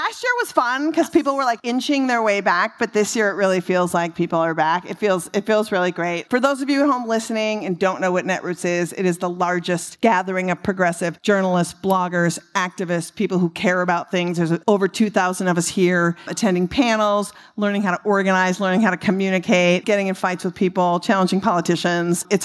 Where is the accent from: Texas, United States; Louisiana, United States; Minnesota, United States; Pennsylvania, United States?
Minnesota, United States; I'm from Minnesota.